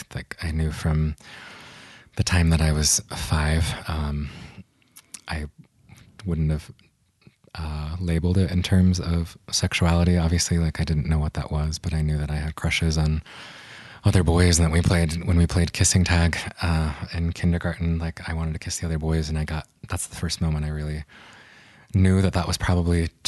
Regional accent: Rexburg, Idaho, United States; So I grew up in Rexburg, Idaho, the goodly land of Mormondom, which is way more Mormon than lots of parts of Utah

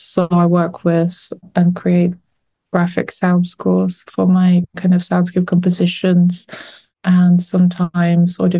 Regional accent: Lithuania; So just in the first years of independence of our country, I come from Lithuania.

